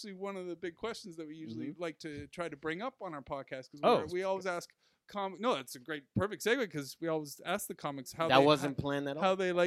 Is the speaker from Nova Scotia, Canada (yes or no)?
yes; Nova Scotia, Canada; Nova Scotia.